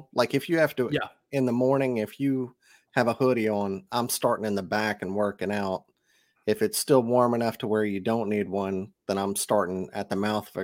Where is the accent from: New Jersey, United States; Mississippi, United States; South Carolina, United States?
Mississippi, United States; I'm from Mississippi.